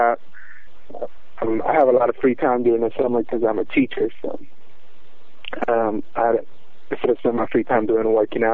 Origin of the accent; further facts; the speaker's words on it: Dallas, Texas, United States; I'm from Dallas, Texas.